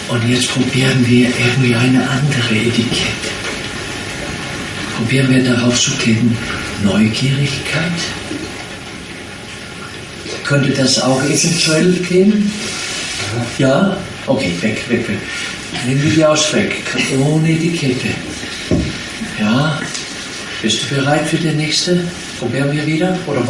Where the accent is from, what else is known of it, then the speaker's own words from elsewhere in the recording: Upper Austria, Austria; Ich bin immer stolz, ich komme aus Mühlviertel.